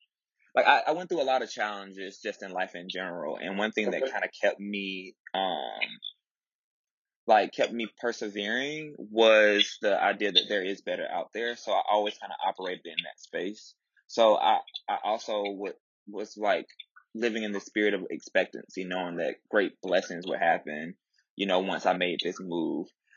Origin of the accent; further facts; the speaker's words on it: Tuskegee, Alabama, United States; So I grew up in Alabama. I'm originally from Tuskegee, Alabama specifically. And I went to Tuskegee University. So I went to college in my hometown, stayed on campus.